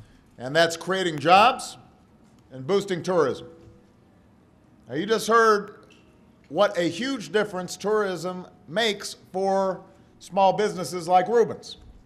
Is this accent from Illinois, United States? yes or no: yes; Chicago, Illinois, United States; from the Space Needle in Seattle to the skyline of my hometown in Chicago.